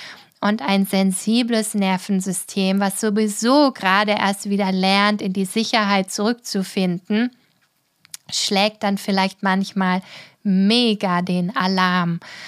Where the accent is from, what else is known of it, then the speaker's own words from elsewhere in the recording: Baden-Württemberg, Germany; Ich bin früher auch super gern schwimmen gegangen, wo ich herkomme, aus der Ortenau, aus Baden-Württemberg.